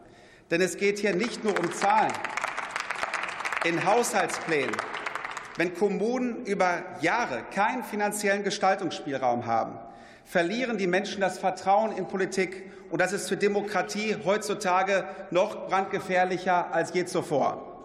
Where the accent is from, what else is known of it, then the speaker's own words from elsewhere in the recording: Herne, North Rhine-Westphalia, Germany; ich wurde in meiner Heimatstadt Herne und für Bochum in den 21. Deutschen Bundestag gewählt